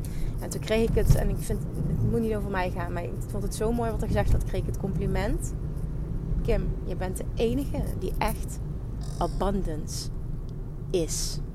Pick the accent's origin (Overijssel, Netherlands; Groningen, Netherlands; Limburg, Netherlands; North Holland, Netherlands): Limburg, Netherlands; accent: Limburg; Oh, ik weet het, komt er heel lelijk uit op mijn Limmers accent.